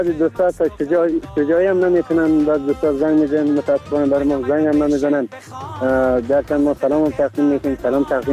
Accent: Afghanistan; ما هم افغانیم

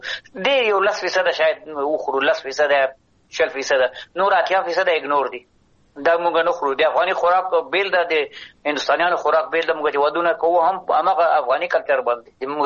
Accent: Afghanistan; زه افغان یم د افغانستان یم

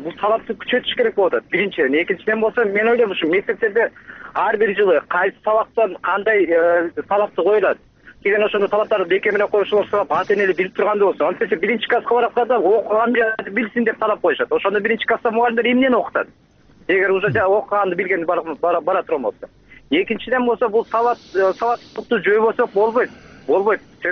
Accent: Bishkek, Kyrgyzstan; Мен Бишкектен болом … 20 жылдан бери мугалим болуп иштеймин, азыр деле иштеп атам.

